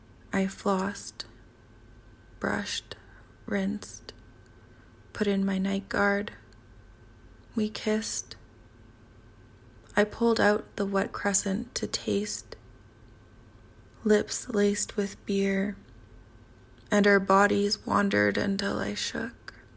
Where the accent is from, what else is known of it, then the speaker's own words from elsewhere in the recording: Edmonton, Alberta, Canada; now in Calgary, Canada; Irish writer and artist currently based in Calgary, Alberta. I'm originally from Edmonton with parents from Fort Smith, Northwest Territories, and Ottawa, Ontario.